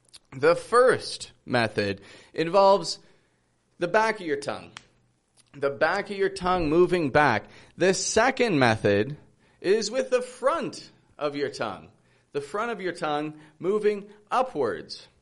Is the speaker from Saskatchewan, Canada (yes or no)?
no; Toronto, Ontario, Canada; I'm from Toronto, Canada